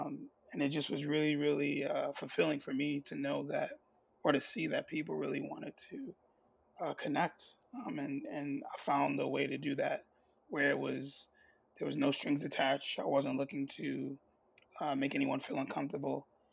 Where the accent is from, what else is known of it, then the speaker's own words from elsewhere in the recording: Brooklyn, New York, United States; also born or lived in Staten Island, United States; I'm from Brooklyn, but I went to school in Staten Island.